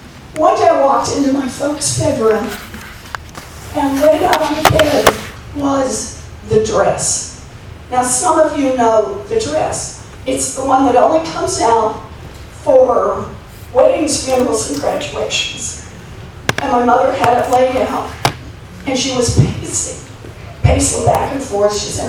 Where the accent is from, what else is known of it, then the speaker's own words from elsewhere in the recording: Oklahoma, United States; I grew up in Oklahoma